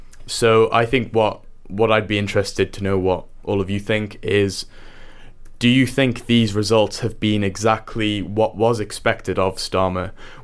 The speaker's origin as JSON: {"language": "English", "town": "Newcastle", "region": "North East England", "country": "United Kingdom", "tie": "born or raised there", "moved": "as an adult", "lives_now": "Nottingham, United Kingdom", "said": "I'm still registered to vote in my hometown, Newcastle, so I postal voted over there, not Nottingham. I know I was meant to switch when I started uni this year, but I did not."}